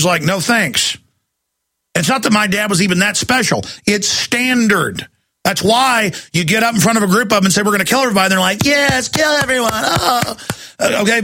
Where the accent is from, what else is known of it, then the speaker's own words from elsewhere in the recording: Dallas, Texas, United States; And I grew up in Dallas and it's still there.